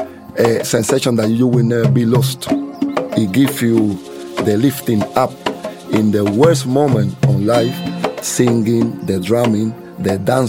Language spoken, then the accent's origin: English; Cuba; I'm born and raised in Cuba